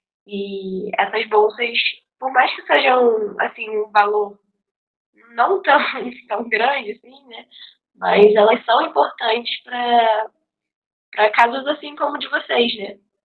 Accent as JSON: {"language": "Portuguese", "town": "São Gonçalo", "region": "Rio de Janeiro", "country": "Brazil", "said": "Eu moro em outra cidade, né? A UF é em Niterói, vocês não sabiam, mas é UF Niterói e eu sou de São Gonçalo."}